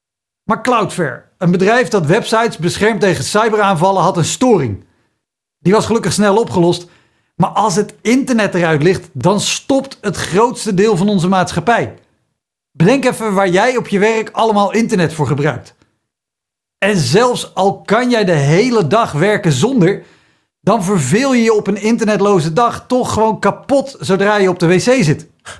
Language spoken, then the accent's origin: Dutch; Netherlands; Maar hé, wij zijn Nederlanders.